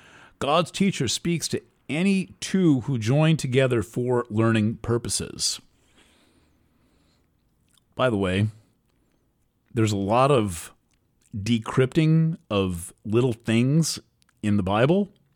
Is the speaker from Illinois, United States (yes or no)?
no; Brooklyn, New York, United States; born there; Oh, I was born in Brooklyn at Brookdale Hospital and so on.